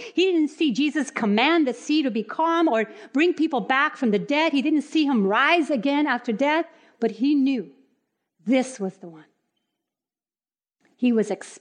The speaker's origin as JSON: {"language": "English", "country": "Puerto Rico", "tie": "born or raised there", "said": "I grew up in Puerto Rico. Our houses are made of concrete. Our roofs are flat."}